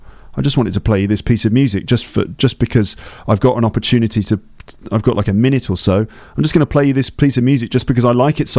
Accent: England, United Kingdom; I'm so white and English. It doesn't work when I talk about funk music when I'm from England.

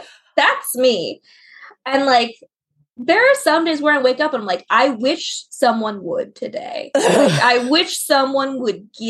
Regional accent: Florida, United States; And I'm like, Nick, I'm from Florida. There are no red flag pets.

